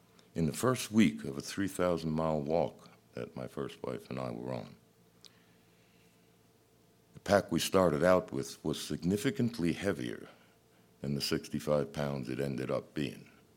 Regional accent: New York City, New York, United States; Growing up in New York City was a continual battle.

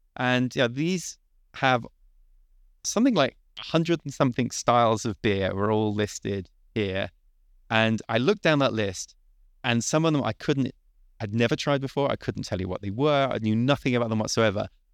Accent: United Kingdom; moved away; I'm originally from Britain, and there's a lot of British beers that I'm not able to get over here.

